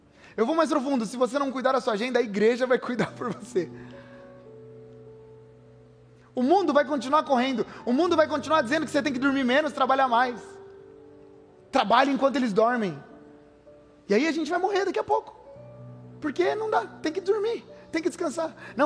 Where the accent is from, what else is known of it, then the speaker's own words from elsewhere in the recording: Brazil; Nós somos brasileiros, e aí a gente fala, não, a nossa pátria é o Brasil, nossa nação, é onde a gente mora e está tudo certo.